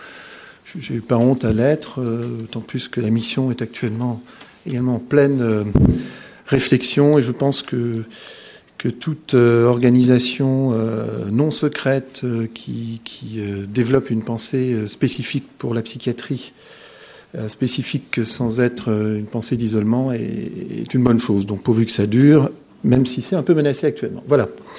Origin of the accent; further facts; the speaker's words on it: Grand Est, France; en tant qu'Alsacien, on est amené beaucoup à travailler ensemble sur le territoire barinois